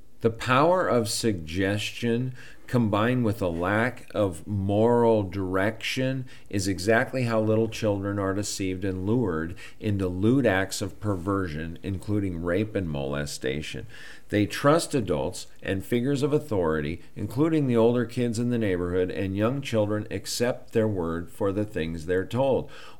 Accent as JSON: {"language": "English", "region": "Montana", "country": "United States", "tie": "born or raised there", "said": "I grew up in Montana. We had hunter safety."}